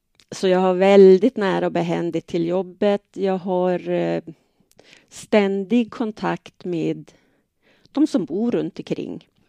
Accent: Lapland, Sweden; now in Örnsköldsvik, Sweden; Ursprungligen så kommer jag från Lappland och har bott i Örnsköldsvik nu i drygt 30 år. Härifrån flyttar jag aldrig.

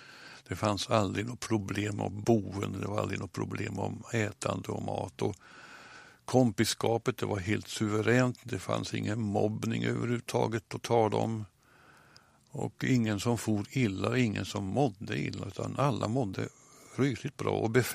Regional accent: Sweden; accent: standard Swedish (rikssvenska); det gör jag inte, utan jag pratar nog rikssvenska ganska så tydligt

